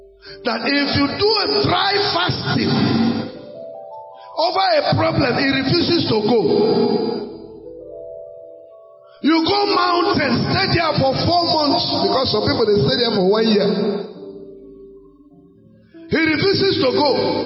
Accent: Akwanga, Nasarawa, Nigeria; I am from Akwanga.

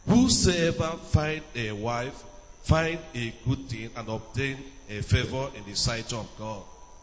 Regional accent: Anambra, Nigeria; I'm from Anambra State.

